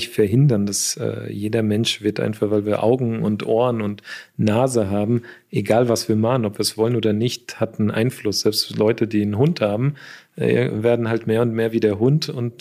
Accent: Germany; Ich bin in Deutschland zwar aufgewachsen

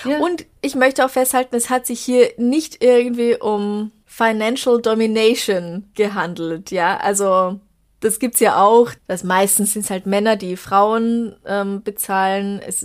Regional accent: Brandenburg, Germany; Ich habe was Kurioses, Lustiges aus meinem Heimatdorf. Es ist ein sehr kleiner Ortsteil an einer Bundesstraße im wunderschönen Brandenburg.

